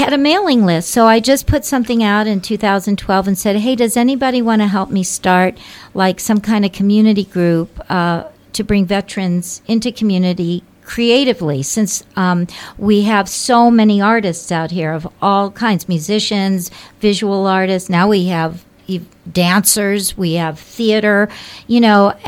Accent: St. Louis, Missouri, United States; I grew up in St. Louis, Missouri.

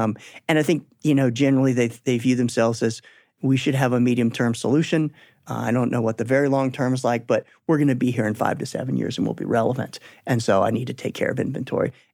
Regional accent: United States; now in Canada; As an American who's living in Canada

